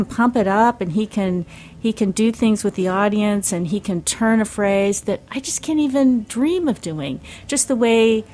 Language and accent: English; Pasadena, Texas, United States; I decided that I would tell the story about how I became an artist growing up in Pasadena, Texas, in my wacky Catholic church and what happened there.